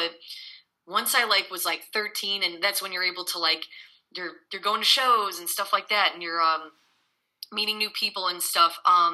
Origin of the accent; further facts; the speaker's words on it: Palos Heights, Illinois, United States; also born or lived in Naperville; now in Chicago, United States; Where like I grew up in Palos Heights, and then I moved to Naperville, Illinois, and I was living there for, you know, most of my time.